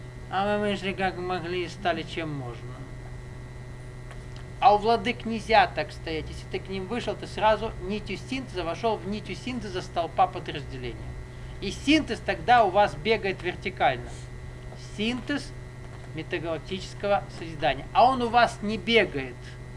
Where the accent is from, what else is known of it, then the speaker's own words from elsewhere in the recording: Kabardino-Balkaria, Russia; also born or lived in Caucasus; Я вырос на Кавказе, эти взгляды понимаю. Тут вот невезуха такая вышла. Я с Кабарды.